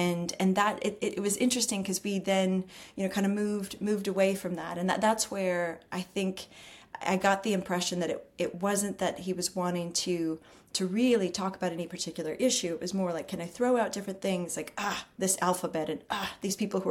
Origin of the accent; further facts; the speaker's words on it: Texas, United States; I grew up in Texas. I grew up in a really red spot.